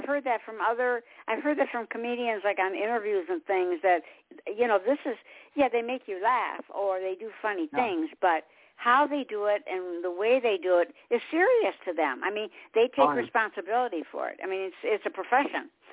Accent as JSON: {"language": "English", "town": "Detroit", "region": "Michigan", "country": "United States", "said": "Well, you know, I'm from Detroit."}